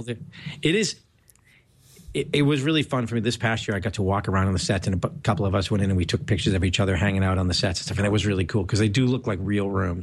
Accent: Boston, Massachusetts, United States; accent: Boston; With my Boston accent.

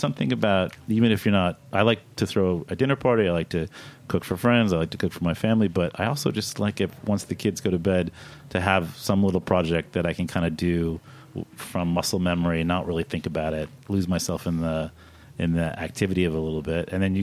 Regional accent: Kentucky, United States; I'm from Kentucky, so.

